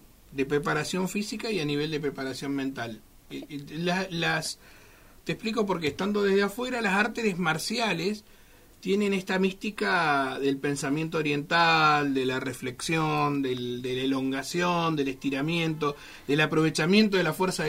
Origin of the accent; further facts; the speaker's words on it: Comodoro Rivadavia, Chubut, Argentina; Yo soy un chico de Comodoro Rivadavia.